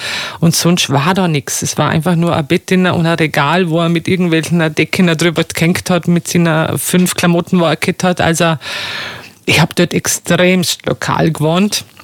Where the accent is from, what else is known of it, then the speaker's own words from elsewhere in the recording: Austria; ich als Österreicher